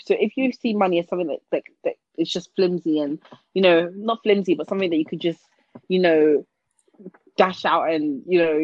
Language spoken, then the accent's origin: English; Nigeria; I feel like growing up in Nigeria, like, for those years that I spent growing up there and everything